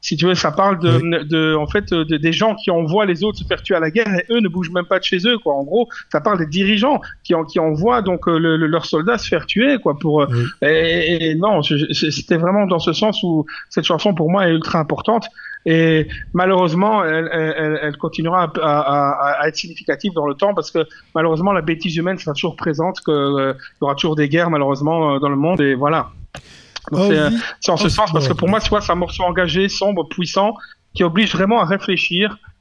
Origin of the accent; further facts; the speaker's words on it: Belgium; Je suis belge d'origine, et c'est vrai que je vis entre la France et la Belgique